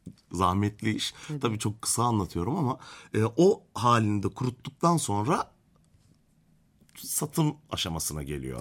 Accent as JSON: {"language": "Turkish", "region": "Ordu", "country": "Turkey", "tie": "born or raised there", "said": "Ordu merkez, biz merkezde yetiştik, büyüdük. Köye de çok gittik geldik tabii ki ama tabii yani ki. Asal olarak merkezdeydik."}